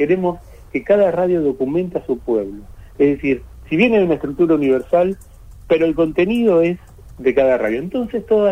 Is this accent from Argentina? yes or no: yes; Argentina; todo esto que somos las argentinas, que somos un conjunto de países culturales